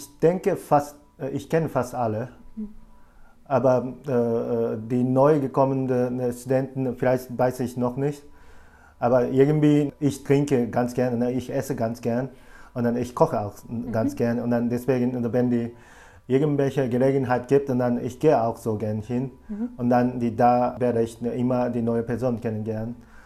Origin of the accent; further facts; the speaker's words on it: Japan; German is a second language; aber wenn ich nach Japan zurückgehe und dann in meine Heimatstadt bleibe, das passiert gar nicht.